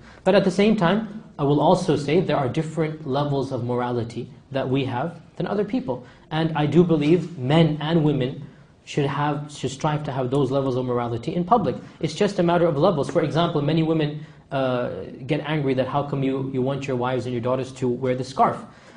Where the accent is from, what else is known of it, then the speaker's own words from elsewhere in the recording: United States; I'm an American Muslim. And that means I disagree with many of the Islamist movements out there who don't seem to understand that the very freedoms that they're enjoying in this country